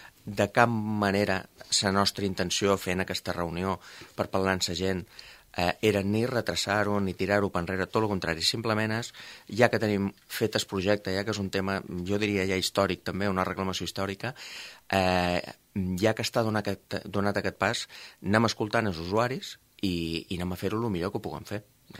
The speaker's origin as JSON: {"language": "Catalan", "town": "Formentera", "region": "Balearic Islands", "country": "Spain", "said": "ho puc dir com a candidat, ho puc dir com a formenterer"}